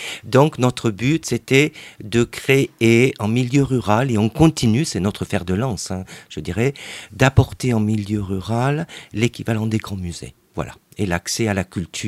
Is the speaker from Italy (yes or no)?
no; Nérac, Nouvelle-Aquitaine, France; je suis natif donc du Lot-et-Garonne, de Nérac.